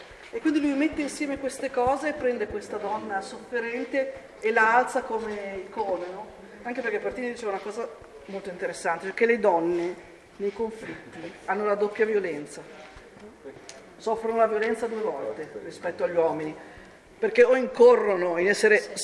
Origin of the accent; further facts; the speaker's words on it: Liguria, Italy; sono ligure come lui